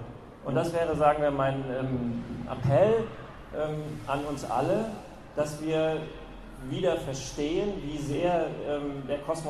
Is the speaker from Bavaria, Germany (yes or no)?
no; Berlin, Germany; In Deutschland, ich komme ja aus Berlin, gibt es eine Bannmeile.